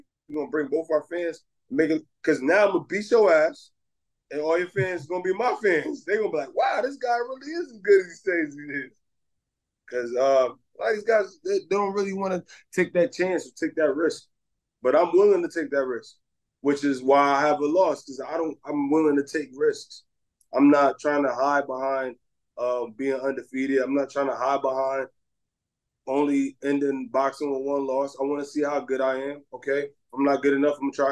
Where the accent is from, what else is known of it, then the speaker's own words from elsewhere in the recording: Connecticut, United States; because I'm from Connecticut and it's in Connecticut.